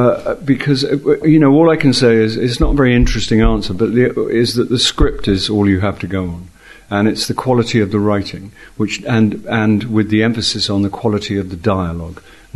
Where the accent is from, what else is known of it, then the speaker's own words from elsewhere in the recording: Ireland; But I am Irish, so I'm still in Europe, and I'm very happy.